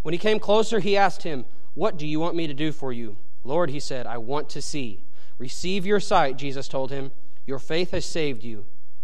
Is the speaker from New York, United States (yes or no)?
no; Oklahoma, United States; I'm from Oklahoma. I don't know this area.